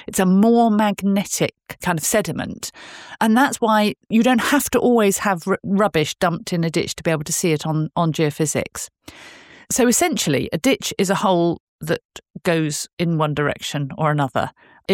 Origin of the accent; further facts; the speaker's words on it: South West England, United Kingdom; where I grew up in North Somerset. Ditches are actually quite rare there because it's all steep limestone slopes, and so it pretty much drains itself.